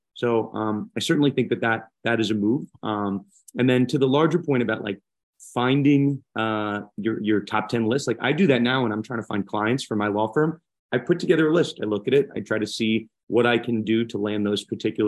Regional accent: Florida, United States; You know, I grew up in Florida like you did.

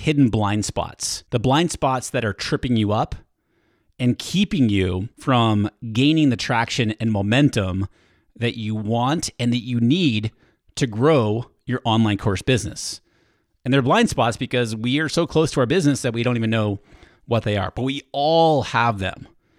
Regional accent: New Hampshire, United States; now in San Diego, United States; I am from New Hampshire originally. I love the change in seasons, but this is my favorite time of year here in San Diego, the winter time.

